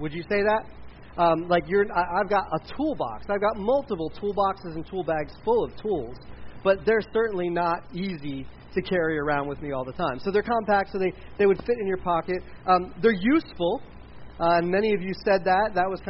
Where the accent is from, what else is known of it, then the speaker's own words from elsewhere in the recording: Delaware, United States; I did not grow up in central Pennsylvania. I grew up in Delaware. So we didn't have things like the outdoors.